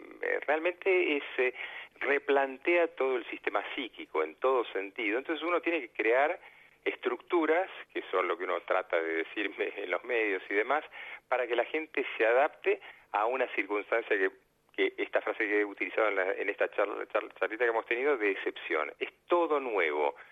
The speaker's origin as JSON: {"language": "Spanish", "region": "Buenos Aires", "country": "Argentina", "said": "ustedes están en la provincia de Buenos Aires, lo viven más cercanamente que los que somos capitalinos."}